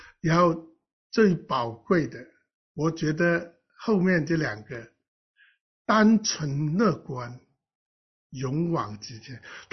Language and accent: Chinese; China; 我们中国人的教育就是不信任孩子啊，不愿意托付，也不尊重孩子。